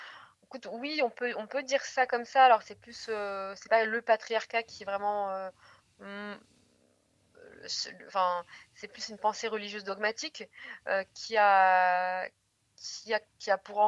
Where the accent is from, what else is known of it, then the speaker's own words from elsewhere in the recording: Morocco; also born or lived in China; moi, j'ai grandi au Maroc, notamment en Chine